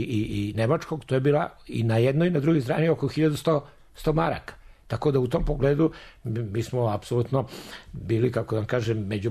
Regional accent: Zemun, Belgrade, Serbia; ja sam u detinjstvu bio do 15. godine u Zemunu.

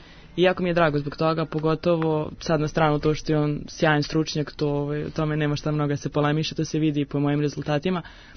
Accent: Novi Sad, Vojvodina, Serbia; Rođena sam u Novom Sadu, odrasla sam tamo sam počela treniram, tamo sam svaki trening odradila

